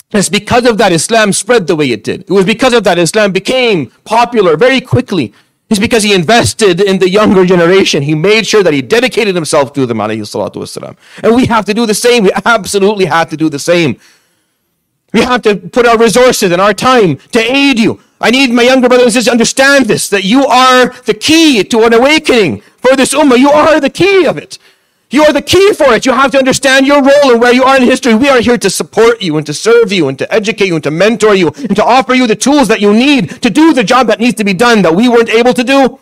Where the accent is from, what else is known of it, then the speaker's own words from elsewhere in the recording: Syria; I was raised in the Middle East. I was raised in Syria.